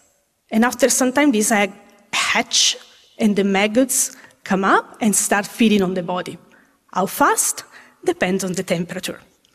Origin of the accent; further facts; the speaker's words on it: Italy; moved away as an adult; now in Australia; I was born and raised in Italy and I work on several cases over there. But only when I moved to Australia